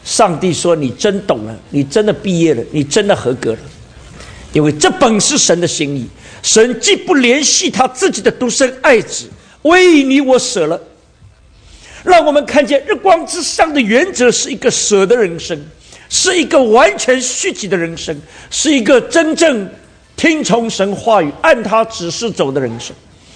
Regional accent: China; 我们华人、我们中国人呢，用词用的真不错。

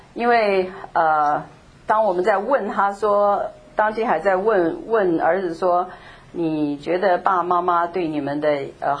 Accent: Taiwan; also born or lived in Hunan, China; 他是个军人，国民党的军人，就到了台湾。那到了台湾，因为是军人，所以我做军人的子弟的时候，我们的生活是很苦的啊。

